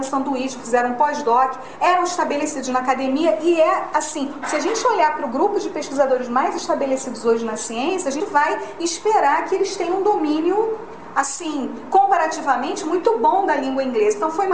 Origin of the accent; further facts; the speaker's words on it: Brazil; que é majoritariamente em inglês, que não é a minha língua, por exemplo, que sou brasileiro, né?